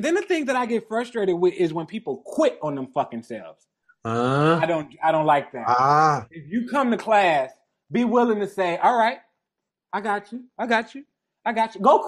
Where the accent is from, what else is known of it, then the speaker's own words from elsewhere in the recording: Detroit, Michigan, United States; Lee's is what we call it in Detroit. I'm from Detroit